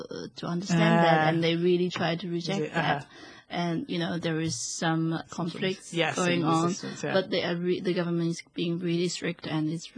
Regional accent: China; Actually, as a kid, I remember in my countryside, in my hometown, it's a kind of blue.

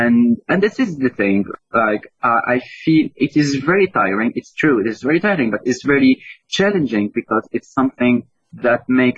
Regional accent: Tunisia; now in Malta; I am from Tunisia, but I live in Malta

